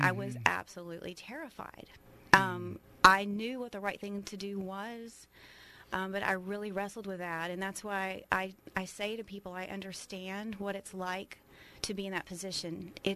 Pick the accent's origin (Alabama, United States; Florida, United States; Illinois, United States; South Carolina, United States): South Carolina, United States; Greenville; Well, I grew up in the Greenville area and went to a Christian school, a wonderful Christian school, Southside Christian.